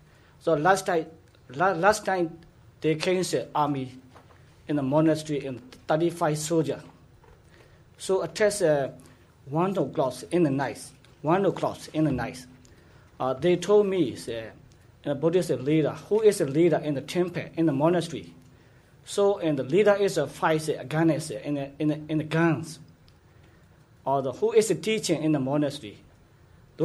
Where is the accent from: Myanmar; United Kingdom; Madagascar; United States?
Myanmar; born there; English is a second language; I was born in Burma.